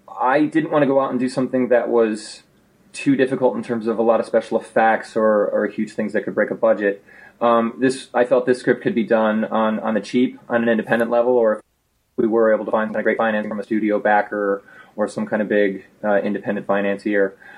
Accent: Chicago, Illinois, United States; I got to go back to my hometown of Chicago to make my first film.

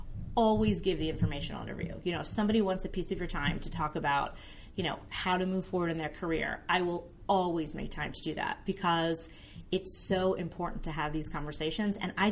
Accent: Philadelphia, Pennsylvania, United States; Well, I'm from Philly. And I feel like, you know, when you're from Philly, you're scrappy. I came from a neighborhood, like, I would say middle class.

